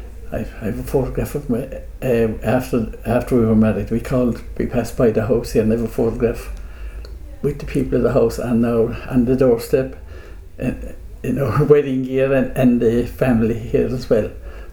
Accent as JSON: {"language": "English", "town": "Bantry", "region": "Munster", "country": "Ireland", "said": "I was originally from Bantry, and the home place was sold, so this was my home."}